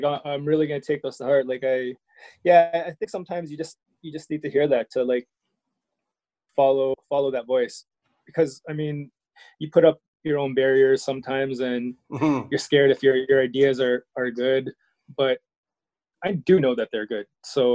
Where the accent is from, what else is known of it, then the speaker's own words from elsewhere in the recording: Toronto, Ontario, Canada; born there; Yeah, I was born in Toronto.